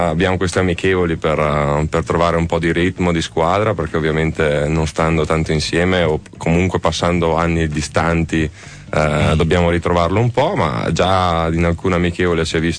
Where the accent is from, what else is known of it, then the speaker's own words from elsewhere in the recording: Colognola ai Colli, Veneto, Italy; un'oretta da casa, sono di Verona, vicino Verona, esattamente tra Verona e Vicenza.